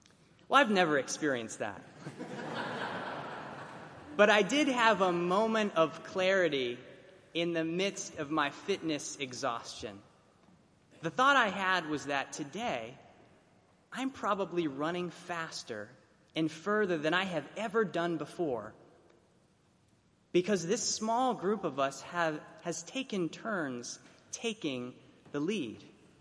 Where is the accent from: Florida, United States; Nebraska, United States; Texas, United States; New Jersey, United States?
Florida, United States; Growing up in South Florida, I was best friends with the Jefferson twins, Sean and John.